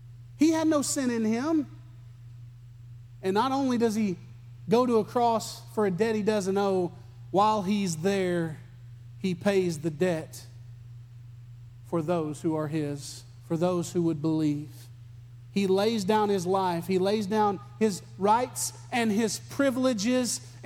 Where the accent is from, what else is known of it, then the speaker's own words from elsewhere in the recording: United States; accent: redneck; but I would say in my redneck accent, I would call it a stater